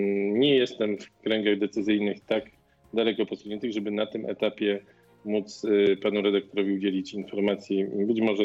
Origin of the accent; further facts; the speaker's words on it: Częstochowa, Silesian Voivodeship, Poland; Ja jestem z Częstochowy, w Częstochowie mamy lewicowego prezydenta